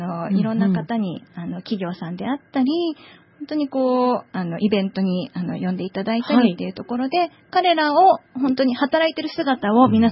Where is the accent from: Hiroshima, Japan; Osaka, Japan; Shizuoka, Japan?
Shizuoka, Japan; Numazu; 私沼津で生まれて沼津で育ってるんですけど